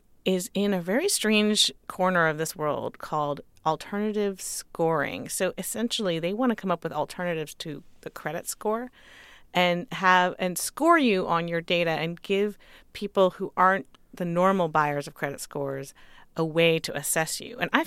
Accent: California, United States; I'm a techie. I grew up in the Silicon Valley. I love technology.

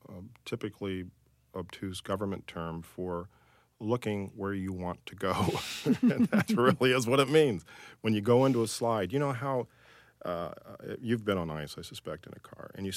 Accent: Florida, United States; And I'm from Florida, and I live on an Indian mound. My daily elevation is about 13 feet.

